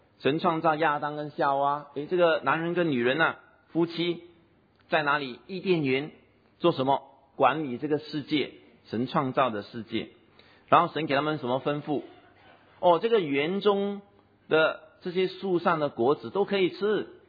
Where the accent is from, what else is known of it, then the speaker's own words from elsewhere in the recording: Singapore; 不知道在本地我们新加坡人可能不是那么注意